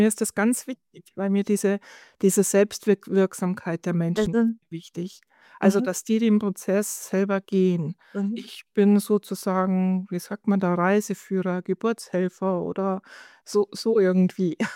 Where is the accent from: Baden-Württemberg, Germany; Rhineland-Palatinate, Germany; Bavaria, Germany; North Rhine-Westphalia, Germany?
Bavaria, Germany; Rosenheim; ich komme aus Rosenheim, daher kennen wir uns auch.